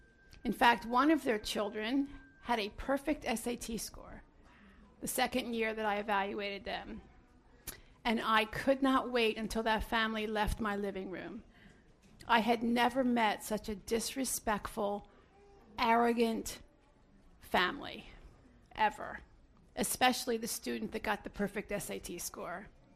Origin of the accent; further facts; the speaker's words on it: Philadelphia, Pennsylvania, United States; I'm Jewish from Philadelphia.